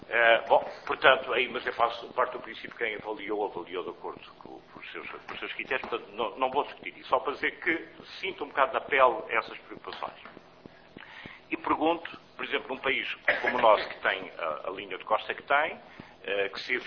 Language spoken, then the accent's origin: Portuguese; Azores, Portugal; Eu sou dos Açores e, portanto, preocupo-me por sismos e com os vulcões.